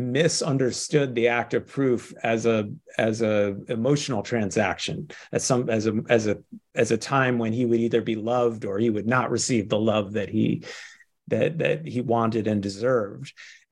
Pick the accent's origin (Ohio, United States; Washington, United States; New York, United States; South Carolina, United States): Ohio, United States; Shaker Heights; I grew up in Shaker Heights, Ohio.